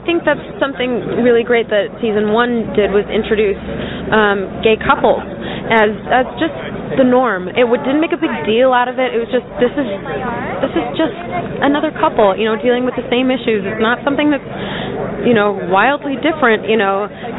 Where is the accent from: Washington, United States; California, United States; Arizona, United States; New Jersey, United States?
Washington, United States; Seattle; And I grew up in Seattle, and where the AIDS walk there was a huge, still is a huge event.